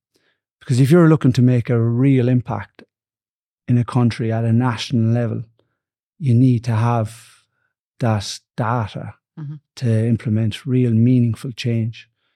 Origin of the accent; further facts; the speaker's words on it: Kilkenny, Leinster, Ireland; moved away as an adult; now in Limerick, Ireland; I'm originally from Kilkenny, and I came to Limerick over 20 years ago now, studying sports and exercise science here in the University of Limerick.